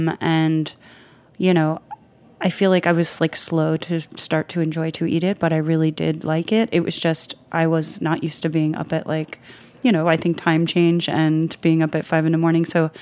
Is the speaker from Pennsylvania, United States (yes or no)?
yes; Philadelphia, Pennsylvania, United States; I tried everything for the first time because growing up in Philadelphia, the thing that I wasn't exposed to was I probably had never eaten Japanese food before in my life.